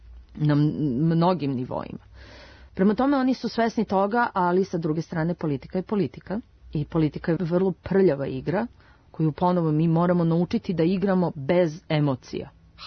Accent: Serbia; Mi to shvatamo, mi smo Srbi prosto emotivni i sve shvatamo emotivno.

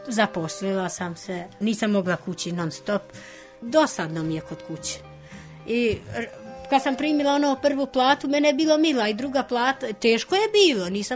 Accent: Albania; Serbian is a second language; Ja vičem, ja nemam veze s Kosovom, ja sam iz Albanije. Albanija i Kosova razlikuje. Ja vičem, ja sam iz Albanije. I katolik

